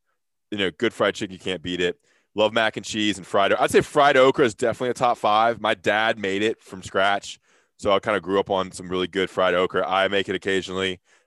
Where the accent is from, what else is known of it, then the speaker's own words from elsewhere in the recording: the South, United States; I'm into food and I cook a lot and I'm from the South.